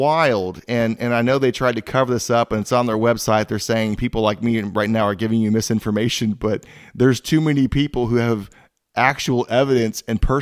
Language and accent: English; Florida, United States; Now, I came from Florida, and I've been through hurricanes